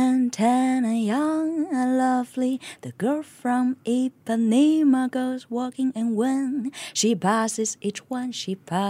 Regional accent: Northeast China, China; I would like to sing a song from my hometown, northeastern China, a folk song that I heard since I was a baby.

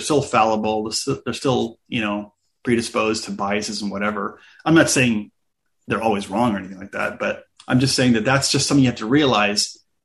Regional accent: United States; even though I'm Middle Eastern in culture, in a sense, I grew up mostly in the United States.

